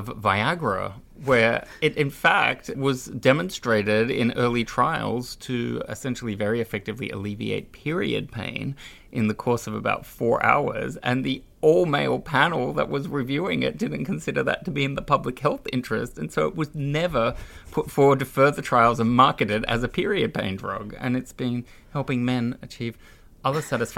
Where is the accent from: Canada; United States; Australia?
Australia; I grew up in Australia